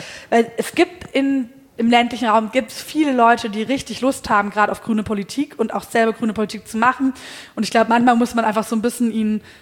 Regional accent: Baden-Württemberg, Germany; auf ins schwäbische Land, wo ich herkomme

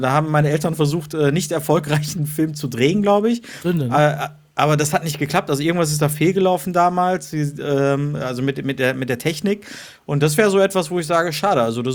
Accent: Turkey; German is a second language; ich bin Türke

